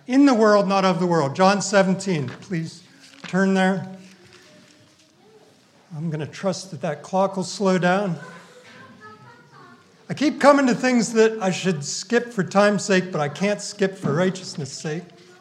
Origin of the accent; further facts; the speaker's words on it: England, United Kingdom; I know, don't mock me, all right? I'm English. Say it right.